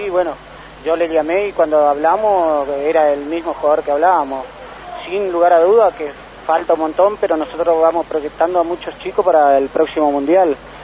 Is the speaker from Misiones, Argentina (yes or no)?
yes; Montecarlo, Misiones, Argentina; el mundial se hace en Monte Carlo, de donde yo soy, en Misiones